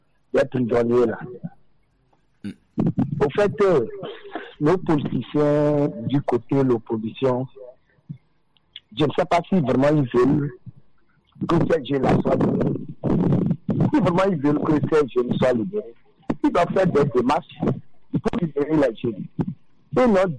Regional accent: Togo; Nous tous, nous sommes Togolais

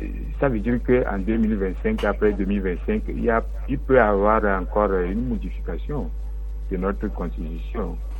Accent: Togo; je suis au Togo, je suis togolais

